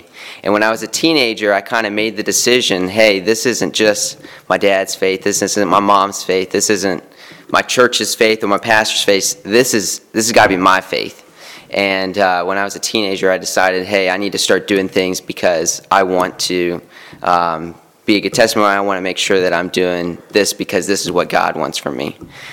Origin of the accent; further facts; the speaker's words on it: Juneau, Alaska, United States; So I was born in 1995 in Juneau, Alaska, to a missionary family. And as a result of that, I kind of grew up in church